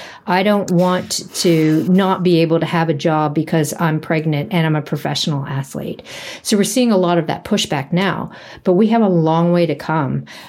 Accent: United States; now in New Zealand; but growing up in the US and understanding that culture and understanding where a lot of these narratives came from.

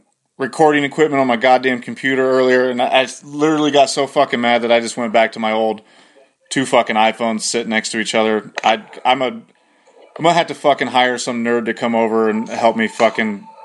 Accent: Ohio, United States

